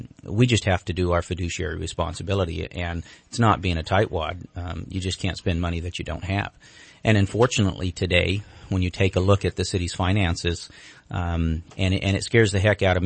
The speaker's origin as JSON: {"language": "English", "town": "Reading", "region": "Pennsylvania", "country": "United States", "tie": "born or raised there", "said": "I grew up here in Reading and spent my entire life here in a small business here in town."}